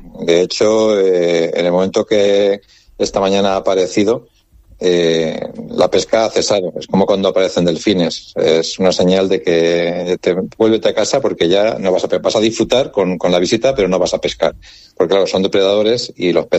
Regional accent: Valencia, Valencian Community, Spain; moved away; Yo soy de Valencia, o sea que todo lo que es la costa mediterránea hasta aquí, que llevo ya 30 años viviendo, pues la conozco bastante bien.

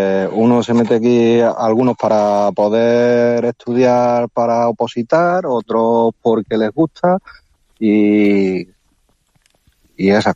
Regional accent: Spain; me enorgullece el representar a España tanto en mi país como fuera.

